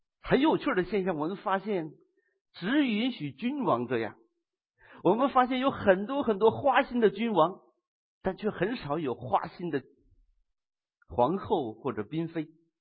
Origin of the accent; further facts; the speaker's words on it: Northeast China, China; 一个在我们的家乡东北